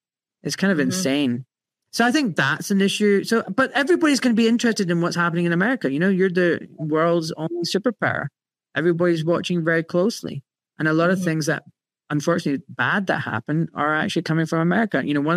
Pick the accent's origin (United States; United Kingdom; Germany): United Kingdom; Glasgow, Scotland; I grew up in Glasgow, a working class, blue collar town in Scotland, you know, known for its shipyards.